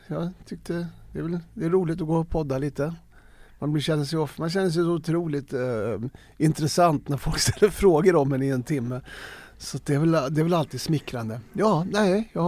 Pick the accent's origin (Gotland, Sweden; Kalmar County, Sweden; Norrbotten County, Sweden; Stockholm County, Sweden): Stockholm County, Sweden; Farsta; Jag är uppvuxen i Farsta, en ABC-förort. Arbete bostadscentrum som var helt jul att växa upp i, tyckte jag.